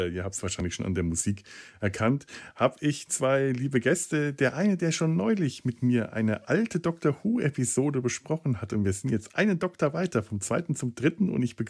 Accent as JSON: {"language": "German", "region": "Bavaria", "country": "Germany", "said": "bei uns in Bayern ja auch nicht SZ heißt. Ich komme aus der Gegend, wo man das scharfes S nennt."}